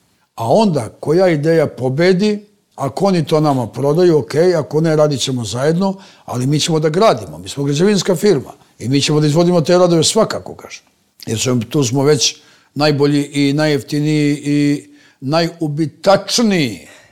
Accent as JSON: {"language": "Serbian", "town": "Peć", "region": "Peć District", "country": "Kosovo", "said": "Mi smo iz Peći, sa Kosova i Metohije, popeli se na krov sveta u tom poslu."}